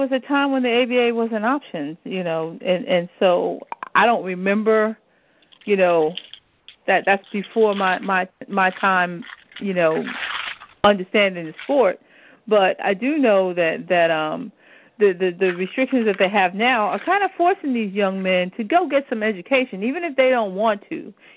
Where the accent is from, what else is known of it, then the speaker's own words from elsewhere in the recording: New York, United States; but I remember when I grew up in New York.